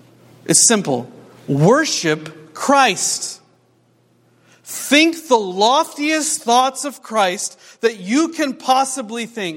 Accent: Midwest, United States; You know, I grew up in the Midwest where it's all flat, and when there's hills, they're, you know, out here you call them bunny hills or something.

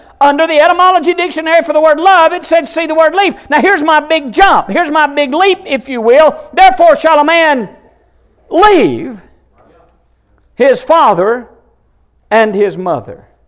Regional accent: United States; born there; I love my country. I'm glad I was born in America.

